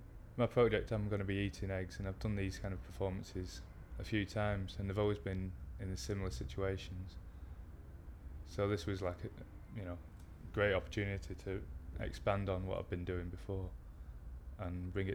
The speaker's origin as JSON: {"language": "English", "town": "Liverpool", "region": "North West England", "country": "United Kingdom", "said": "age 26, I'm from Liverpool."}